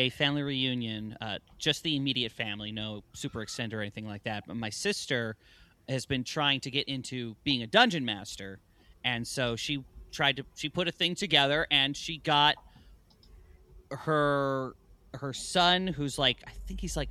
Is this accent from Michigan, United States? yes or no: yes; Detroit, Michigan, United States; growing up in Detroit